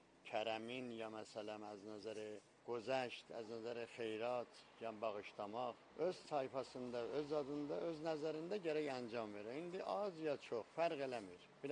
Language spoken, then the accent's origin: Azerbaijani; Makhachkala, Dagestan, Russia; Mən mahacir balasıyam. Biz Maxaçqalalıyıq, Dağıstan. Mənim qardaşımın uşaqları oradadırlar.